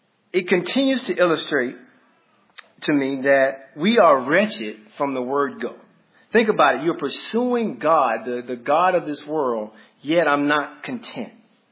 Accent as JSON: {"language": "English", "region": "Mississippi", "country": "United States", "said": "I came from Mississippi."}